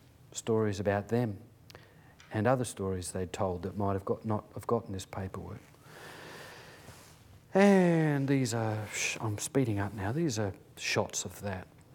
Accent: Albany, Western Australia, Australia; get together in Albany where the stories were recorded, my hometown, it's pretty well ancestral country.

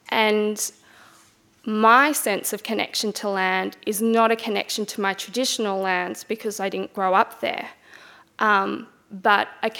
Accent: Australia; now in Melbourne, Australia; I grew up in Townsville in Adelaide and spent nearly 10 years living in the inner city here in Melbourne

